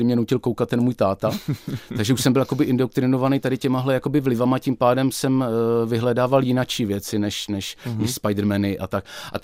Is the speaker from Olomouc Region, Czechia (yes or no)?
yes; Olomouc, Olomouc Region, Czechia; když u nás v Olomouci jsem objevil jako dítě obchod